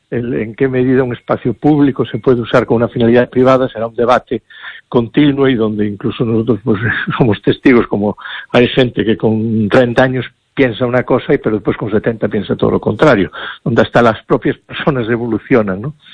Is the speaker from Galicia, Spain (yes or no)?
yes; Santiago de Compostela, Galicia, Spain; yo nací en Santiago hace 57 años, en el barrio de Los Concheiros, y viví en República Argentina, viví en la calle de la Rosa. República Argentina sigue siendo el domicilio de mis padres.